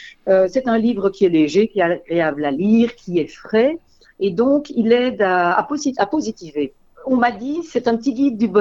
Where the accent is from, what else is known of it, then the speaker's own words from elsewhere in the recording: Wallonia, Belgium; Alors, je viens de la région de Couvain.